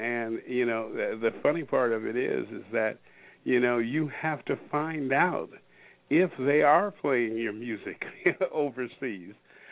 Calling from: Washington, United States; I'm calling in from Washington State.

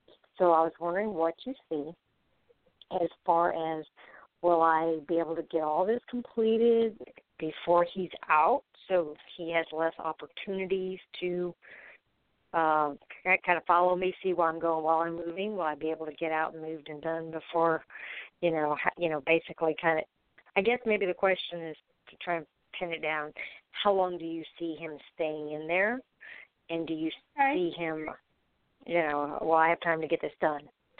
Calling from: Florida, United States; Hi, Michael. … I'm calling from Florida.

